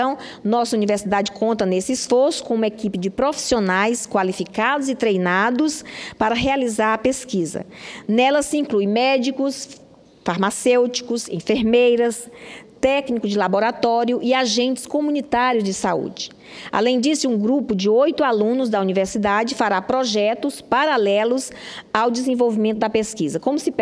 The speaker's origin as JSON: {"language": "Portuguese", "region": "Roraima", "country": "Brazil", "said": "É um orgulho muito grande para nós, que somos roraimenses"}